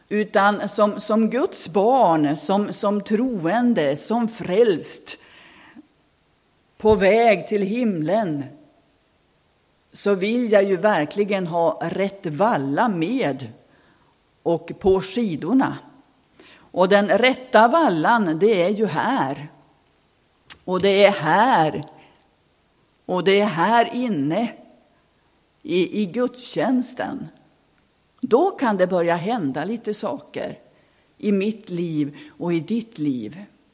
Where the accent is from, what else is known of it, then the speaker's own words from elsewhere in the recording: Robertsfors, Västerbotten County, Sweden; en skidtävling som var ett par mil söder då om Robertsfors där jag kommer ifrån.